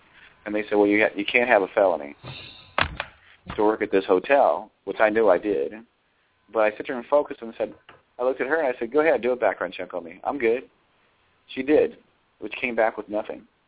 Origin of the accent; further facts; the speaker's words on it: Ohio, United States; about 6 months later, I went back home. I'm from Ohio. So I went home